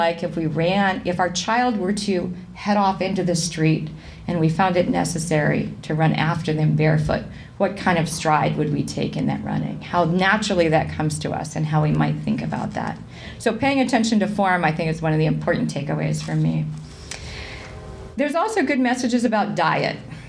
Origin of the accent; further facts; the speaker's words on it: New Mexico, United States; I happened to be back home at the time, so my hometown is not far from the Gila Wilderness, so it was particularly touching because it intersected with my location there.